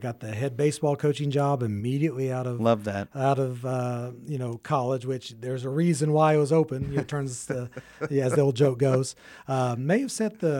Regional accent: Lawton, Oklahoma, United States; Well, I grew up in Lawton. I grew up over there in the Eisenhower District, and my dad was a math professor here.

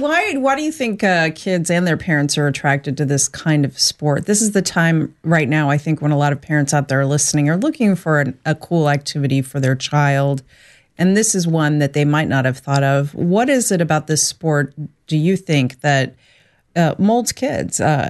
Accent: Midwest, United States; now in Florida, United States; Where I grew up in the Midwest, it was called crew. I guess here in Florida, we call it rowing.

